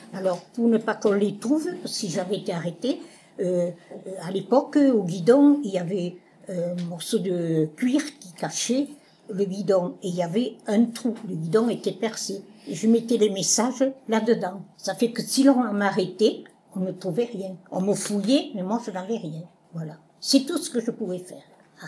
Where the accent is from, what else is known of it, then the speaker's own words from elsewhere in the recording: Muret, Occitanie, France; born there; Moi, à Muret. Et je suis née à Muret.